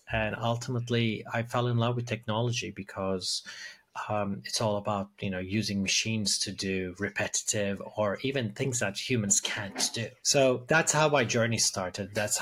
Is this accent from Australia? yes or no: no; Turkey; moved away as an adult; also born or lived in United States; I grew up in Turkey. And then went to school, went to university in the States